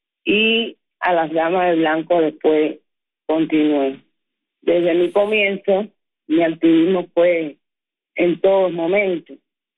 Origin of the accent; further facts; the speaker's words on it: Cuba; tratando de sobrevivir a todo como cubana, trabajando por aquí, por allá